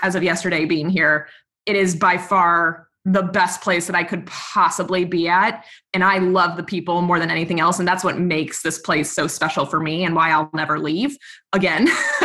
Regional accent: Baltimore, Maryland, United States; One is that I'm from Baltimore and you went to Hopkins.

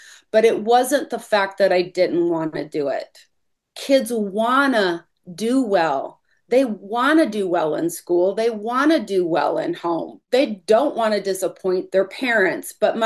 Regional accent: Kentucky, United States; we grew up in Kentucky and lived on a farm.

